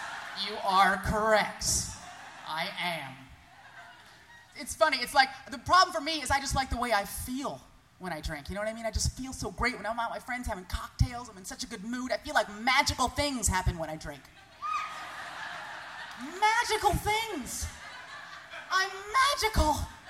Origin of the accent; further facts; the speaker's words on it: San Francisco, California, United States; accent: San Francisco; Because I grew up here in San Francisco, and so I have a San Francisco accent.